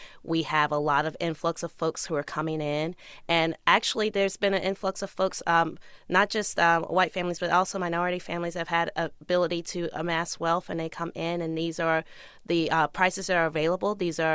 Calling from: Washington, District of Columbia, United States; I'm coming to you this afternoon now from Washington, D.C.

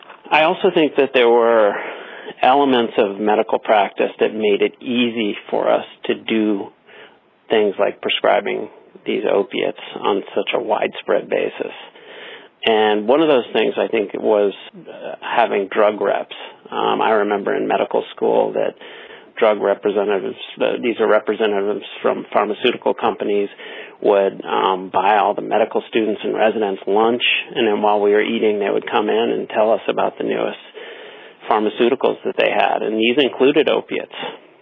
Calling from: San Francisco, California, United States; I'm calling from San Francisco.

